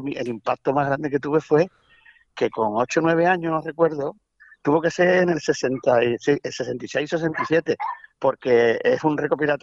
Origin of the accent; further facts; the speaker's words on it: Barbate, Andalusia, Spain; born there; Sí, en Barbate. Mi familia es de Bejer, pero yo nací en Barbate. Uh-huh. Yo ya a partir de mi nacimiento, mi familia ya estaba en Barbate, pero vienen de Bejer. Y por cierto, mi abuela paterna era del puerto.